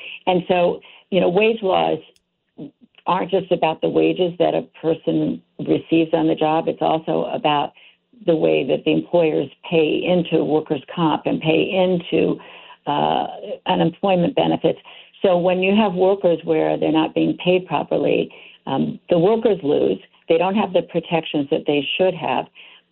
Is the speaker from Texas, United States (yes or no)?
no; Nebraska, United States; I come from Nebraska, and I still have family in Nebraska.